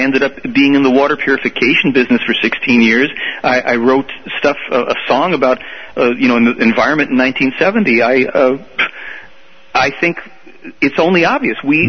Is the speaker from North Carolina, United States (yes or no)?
no; Chicago, Illinois, United States; born there; No, I'm born here. I was born in Chicago. That's not too far.